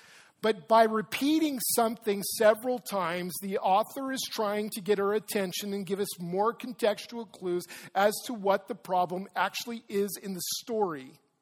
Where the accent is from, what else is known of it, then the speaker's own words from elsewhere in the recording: Regina, Saskatchewan, Canada; It's like me going back to where I grew up in Regina as a kid